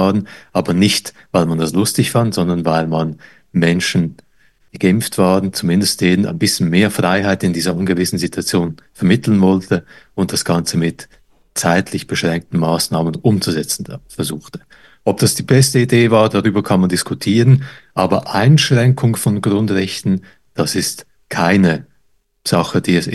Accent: Croatia; now in Switzerland; Vor einigen Wochen bin ich in meine alte Heimat Kroatien geflogen.

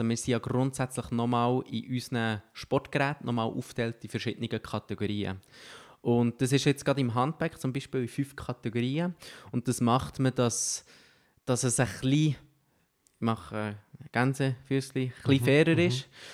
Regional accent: Switzerland; für mich als Schweizer ist es wirklich so eine grosse Sache gewesen.

